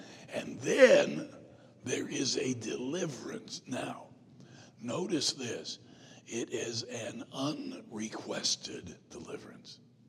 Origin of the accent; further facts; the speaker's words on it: South Carolina, United States; born there; I was born in South Carolina. I was sentenced to Michigan as a young man.